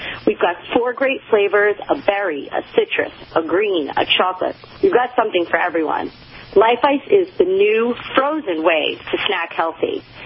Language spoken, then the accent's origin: English; New York City, New York, United States; I'm actually from New York City.